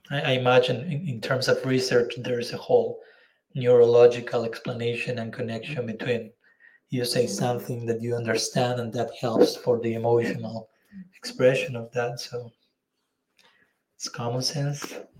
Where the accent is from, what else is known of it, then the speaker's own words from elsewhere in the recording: Argentina; first language Spanish; English is a second language; I'm from Argentina, as you know, so my native language is native tongue, is Spanish.